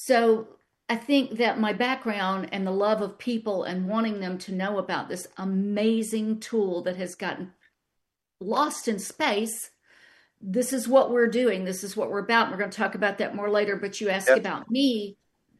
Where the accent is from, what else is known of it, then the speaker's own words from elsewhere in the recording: Atlanta, Georgia, United States; I grew up in Atlanta, so I am a Georgian.